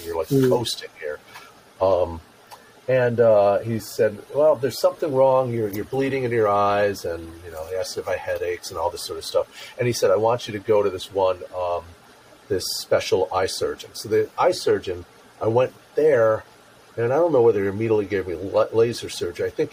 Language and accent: English; United States; My heart, my upbringing. American. I was going to say traditional. I'm an American.